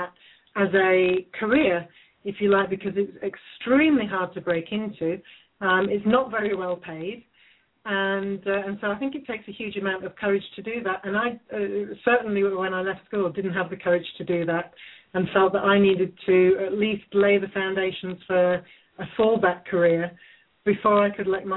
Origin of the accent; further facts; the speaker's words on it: England, United Kingdom; I'm an English novelist.